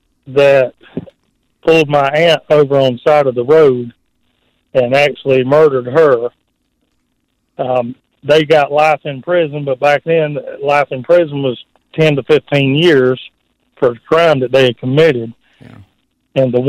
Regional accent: Montague, South Carolina, United States; I grew up over in Montague, which isn't far, you know, from Poe Mill.

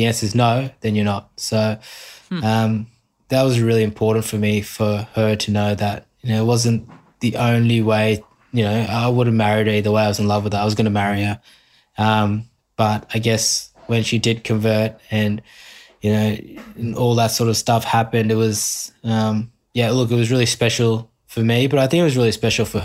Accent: Islamabad, Islamabad Capital Territory, Pakistan; born there; All my family's from Karachi. I was born in Islamabad because my dad moved for work.

